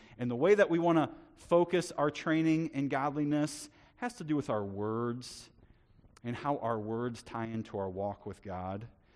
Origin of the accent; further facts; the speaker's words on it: United States; I went to bed just honestly heartbroken as an American and as a human being